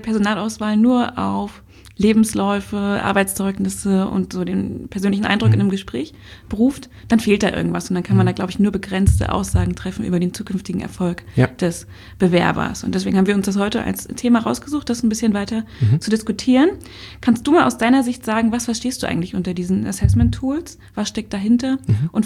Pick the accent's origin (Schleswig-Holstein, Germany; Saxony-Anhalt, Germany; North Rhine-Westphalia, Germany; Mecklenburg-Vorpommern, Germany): Saxony-Anhalt, Germany; Wittenberg; weil ich nämlich aus Wittenberg komme, ist meine Heimatstadt